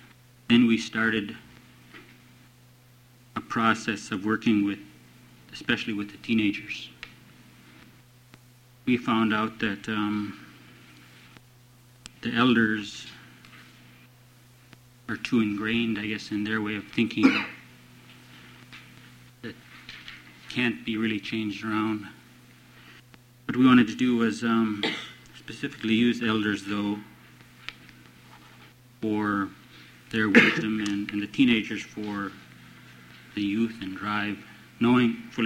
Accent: Shagluck, United States; I'm from Shagluck.

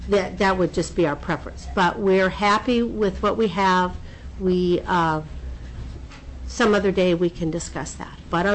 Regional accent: Juneau, Alaska, United States; I am from Juneau. I'm with Powell Realty in Juneau.

